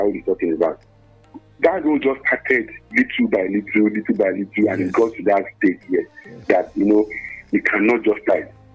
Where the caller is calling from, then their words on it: Abeokuta, Ogun, Nigeria; I'm coming from Abeokuta.